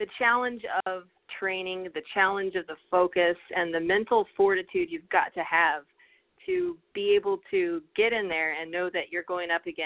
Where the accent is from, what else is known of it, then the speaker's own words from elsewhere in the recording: Alamogordo, New Mexico, United States; I am originally from Alamogordo, New Mexico, and that's a really small town. The biggest city is probably El Paso, which is about an hour and a half away, and it's some desert, some mountains, a little bit of both